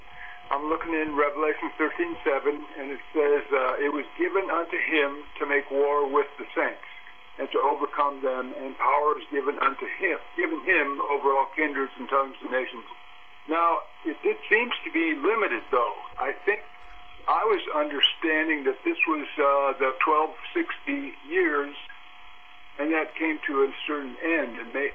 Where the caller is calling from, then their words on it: Oklahoma, United States; I'm calling from Oklahoma.